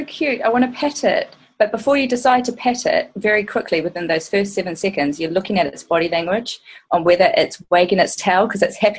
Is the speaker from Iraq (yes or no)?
no; New Zealand; Well, I'm from New Zealand, so it would have to be fish and chips.